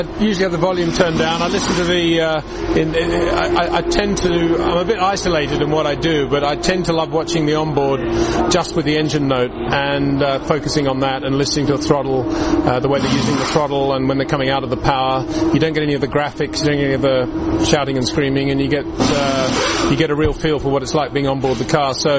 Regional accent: Australia; Well, I grew up in Australia, as you rightly say.

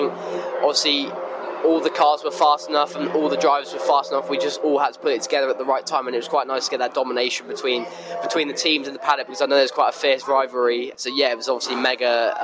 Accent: Midlands, United Kingdom; I'm from the Midlands, in the UK.

